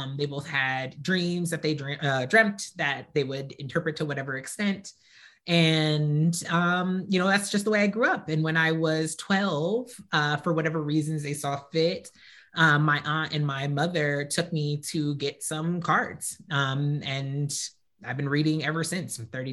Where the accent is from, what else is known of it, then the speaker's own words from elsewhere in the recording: New Jersey, United States; I am from New Jersey.